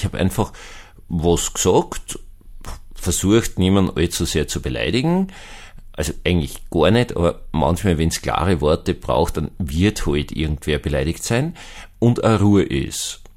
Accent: Vienna, Austria; Also ich bin ja auch Wiener

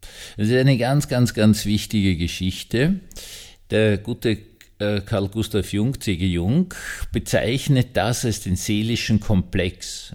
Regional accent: Bischofshofen, Salzburg, Austria; in meiner alten Heimat in Salzburg, in Bischofshofen, da kommt es in den hohen Tauern gerade gewaltig herunter

